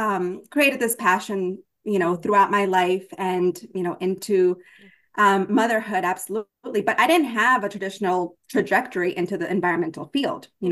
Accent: Maryland, United States; also born or lived in Peru; now in Virginia Beach, United States; So for me as a Latina, I was born in Peru, raised pretty much most of my life in Maryland, and now I'm in Virginia Beach, Virginia.

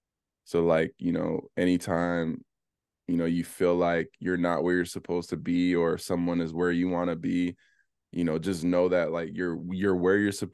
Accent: Mississauga, Ontario, Canada; So, growing up in Mississauga, Ontario, I was a basketball player.

